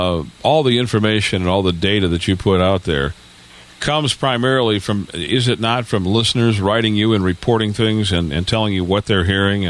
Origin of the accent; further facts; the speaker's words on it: Detroit, Michigan, United States; And then I visited Detroit, my hometown. I hadn't been there in 20 years, you know. And I'm standing in the driveway of the house that I grew up in.